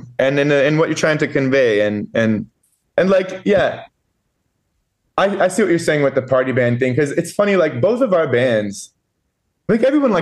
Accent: Texas, United States; Because we're outliers from these two sides, and we're also from Texas.

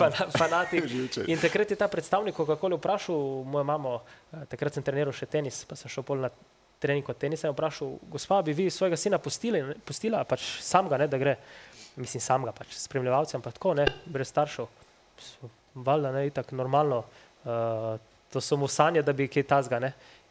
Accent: Littoral, Slovenia; Sploh se mi zdi, da smo bili Primorci vedno malo zapostavljeni.

